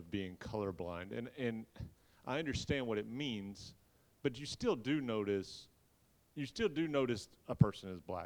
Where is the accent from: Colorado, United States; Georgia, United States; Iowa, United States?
Georgia, United States; Atlanta; I grew up growing up in Atlanta in the late 70s, early 80s as just a little kid.